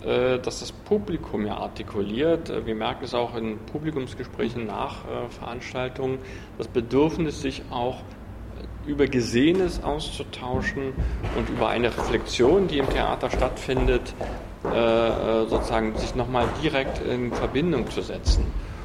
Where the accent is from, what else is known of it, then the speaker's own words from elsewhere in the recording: Germany; Ich bin ja in der DDR aufgewachsen, noch als Kind, Jugendlicher, und habe dort eine Berufsausbildung mit Abitur gemacht